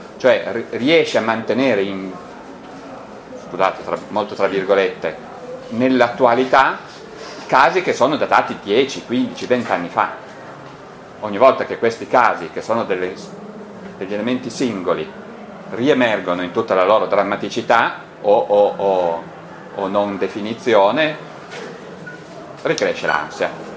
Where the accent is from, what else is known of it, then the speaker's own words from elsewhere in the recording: Turin, Piedmont, Italy; tenete conto che io sono io sono torinese, ma lavoro in Valle d'Aosta